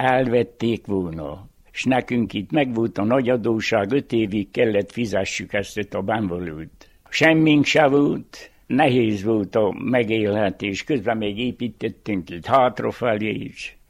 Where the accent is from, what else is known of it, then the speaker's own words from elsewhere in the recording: Orășeni, Harghita, Romania; Városfalván. Itt születtem a faluba, gyermekkoromot is itt töltöttem, itt éltem le.